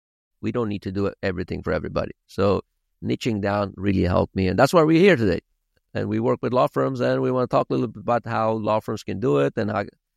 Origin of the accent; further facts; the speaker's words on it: Sweden; moved away as an adult; now in California, United States; I grew up in Sweden, moved out to California in 2007 here, right before the financial crisis, where I started working for a larger firm.